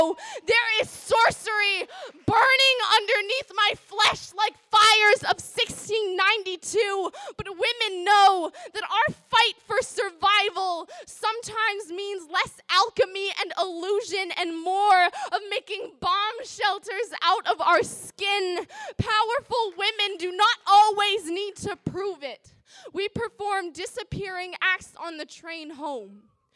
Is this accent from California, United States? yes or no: yes; California, United States; I'm from the Bay Area. I'm 14 years old